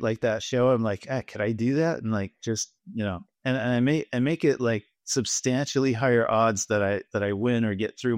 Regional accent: Boston, Massachusetts, United States; I'm from Boston. Pots and cars, you know.

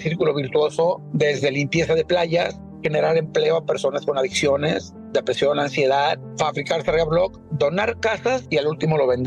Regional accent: Ocotlán, Jalisco, Mexico; regresar a mi tierra, Ocotlán, Jalisco, a mis raíces

